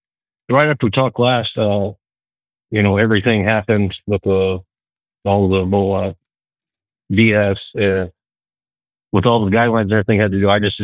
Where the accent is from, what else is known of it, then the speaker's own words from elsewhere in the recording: Safford, Arizona, United States; when I got out of the Marines in 95, I went back to my hometown, and I was originally an refrigeration mechanic in the Marine Corps.